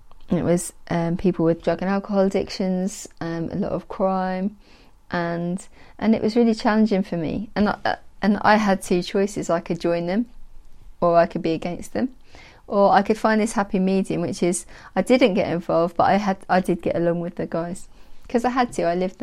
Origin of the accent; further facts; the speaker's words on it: Great Yarmouth, East of England, United Kingdom; born there; I was born in Great Yarmouth many years ago, and you know, that could in some people's eyes be a challenge in itself. It's quite a deprived area